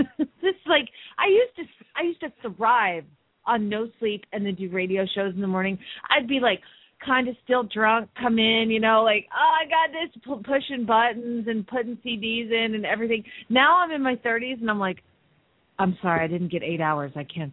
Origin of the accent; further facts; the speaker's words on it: Phoenix, Arizona, United States; from Phoenix, Arizona